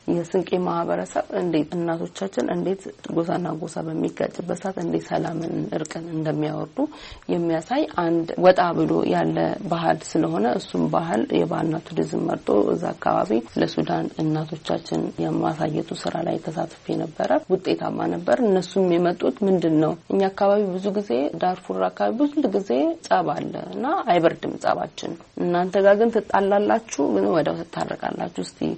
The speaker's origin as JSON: {"language": "Amharic", "region": "Dire Dawa", "country": "Ethiopia", "tie": "born or raised there", "lives_now": "Addis Ababa, Ethiopia", "said": "ተወልጄ ያደግኩት በድሬዳዋ ከተማ ነው። አዲስ አበባ ከመጣሁ በኋላ በፋሽንና በሞዴሊንግ ኢንዱስትሪ ውስጥ ተሰማራሁኝ።"}